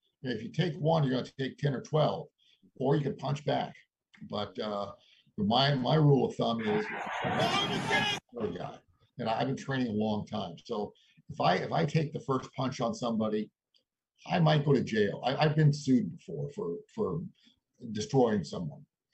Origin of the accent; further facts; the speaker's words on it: Arizona, United States; Representative Paul Gosar of my home state of Arizona filed his motion